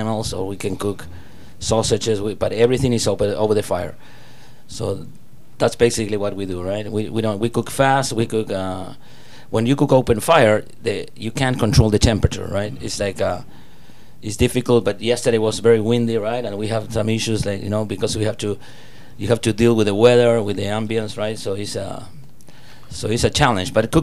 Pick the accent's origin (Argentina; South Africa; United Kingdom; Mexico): Argentina; English is a second language; now in Texas, United States; I'm originally from Argentina. I live in Texas now, and that's what I do, right?